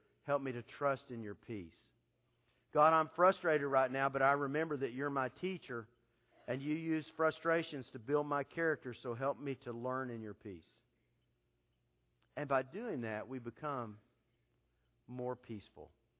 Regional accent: Texas, United States; I'm from Texas. The road stays the same name the whole way.

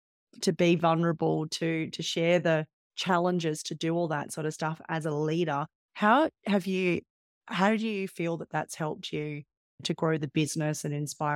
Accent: Australia; because there was just that whole fear about telling the story and being Australian and the tall poppy thing

